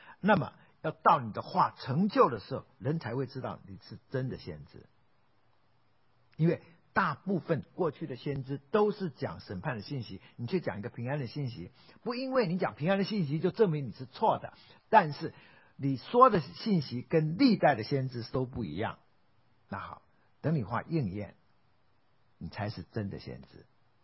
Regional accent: Xiamen, Fujian, China; 但我只知道有一个地方，就在我的家乡福建厦门

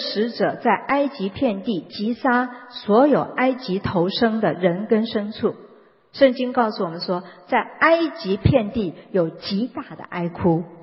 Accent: China; 好，我们中国人也是这样的，如果丧失这个独子，这个悲哀可以说是最大的痛苦。

